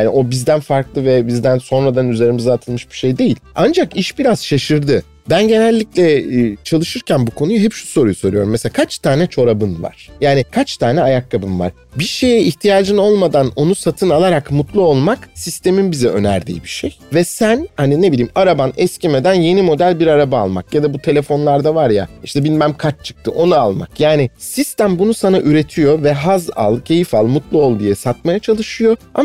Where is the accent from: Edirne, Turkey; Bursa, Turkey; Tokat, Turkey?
Tokat, Turkey; Turhal; also born or lived in Karşıyaka, İzmir / Ankara; 75 yılında dünyaya geldim. Tokat'ın Turhal ilçesinde. Sonra da İzmir Karşıyaka'ya taşındık. 35,5 olarak bilinir plakası. Tabii İç Anadolu'da doğup büyümüş bir çocuk olarak batıya gidince hayatım tabii ki değişti. Ama orada da kalmadım. Ankara'ya gittim.